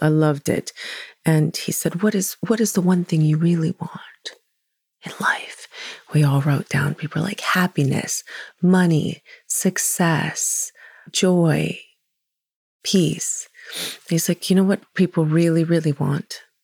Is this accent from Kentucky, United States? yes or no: yes; Louisville, Kentucky, United States; I grew up in Louisville, Kentucky. I'm a Hawaiian girl at heart, you know, an island girl.